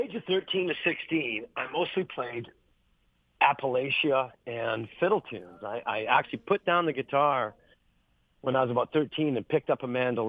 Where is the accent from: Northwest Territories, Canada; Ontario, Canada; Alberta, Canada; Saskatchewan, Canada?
Saskatchewan, Canada; Regina; got me up the next night in Regina, my hometown